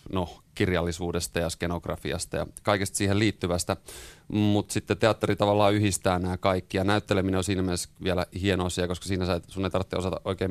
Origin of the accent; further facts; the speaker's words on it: Keminmaa, Lapland, Finland; mä oon Keminmaasta kotoisin, siellä ei hirveästi tällaisia vaihtoehtotoimintaa ollut. Ja sit mä asuin Kemissä jossain vaiheessa